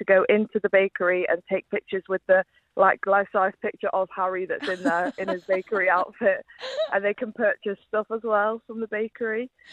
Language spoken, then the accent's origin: English; Stoke-on-Trent, West Midlands, United Kingdom; I'm from Stoke-on-Trent, so it's about a 25-minute drive to the village.